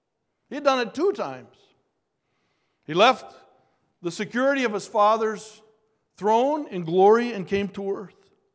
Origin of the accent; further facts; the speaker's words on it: Minnesota, United States; We're from Minnesota.